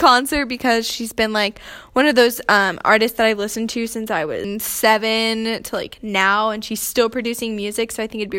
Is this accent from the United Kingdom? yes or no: no; Missouri, United States; I'm from a small town in Missouri where I grew up with two brothers, a half-sister, and a foster brother.